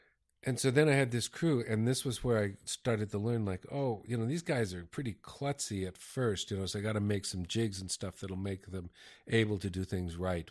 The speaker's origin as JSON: {"language": "English", "country": "United States", "said": "I'm an American dude."}